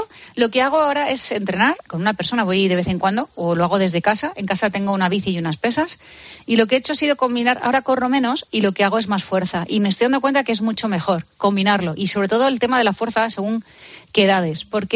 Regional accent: Madrid, Community of Madrid, Spain; Adoro el centro de Madrid, la capital. Soy nacida en Chamberí, en mitad del atasco.

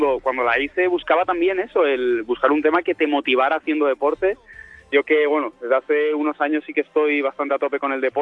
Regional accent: Alicante, Valencian Community, Spain; la gente estaba volcada, también era mi tierra, ahí Alicante

